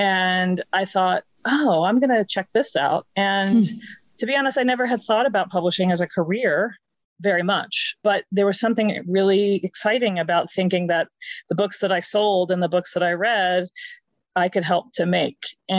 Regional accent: Virginia, United States; moved away as an adult; now in New York, United States; And I moved to New York 2 weeks after I graduated from college. I went to school in Virginia. I grew up in Virginia.

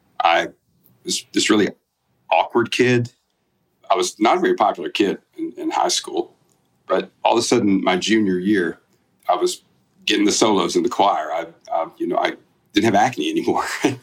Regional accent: Alabama, United States; I grew up in South Alabama. My grandmother had her own radio show on WPRN in Butler, Alabama.

